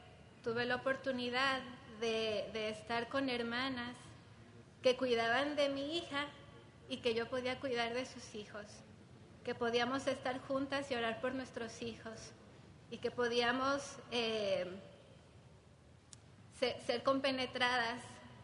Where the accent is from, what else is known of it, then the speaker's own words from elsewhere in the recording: Mexico; Yo soy de México.